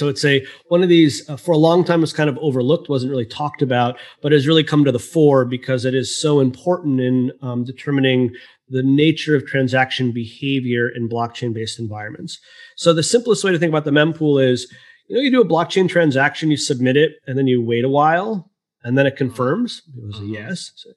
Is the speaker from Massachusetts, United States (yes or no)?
yes; Boston, Massachusetts, United States; now in San Francisco Bay Area, United States; That's actually why I live out here in the Bay Area. I'm from Boston originally, which also got whacked by that snowstorm.